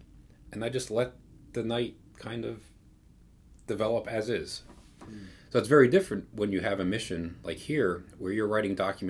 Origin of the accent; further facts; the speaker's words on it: New Jersey, United States; also born or lived in Bronx, United States; Bergen County. About that. I mean, born in the Bronx, but mostly I grew up in Northern New Jersey.